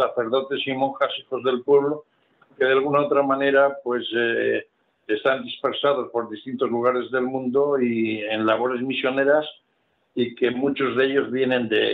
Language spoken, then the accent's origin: Spanish; Azcoitia, Basque Country, Spain; como en mi pueblo, en Azcoitia